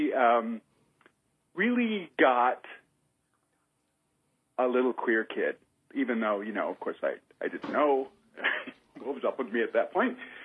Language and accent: English; Michigan, United States; I grew up in Michigan, but I spent a lot of time down there as a kid, and then I spent time there as an adult as well.